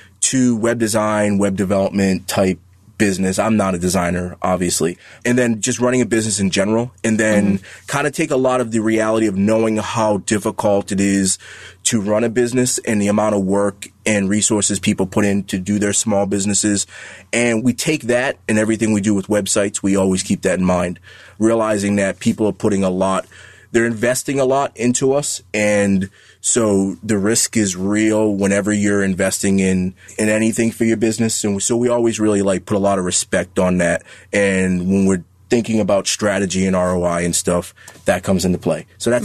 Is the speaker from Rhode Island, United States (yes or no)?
yes; Rhode Island, United States; moved away as an adult; now in Atlanta, United States; We're originally from the Northeast, outside of Boston, Providence, Rhode Island area, and we relocated to Atlanta, Georgia, probably like 5 years ago.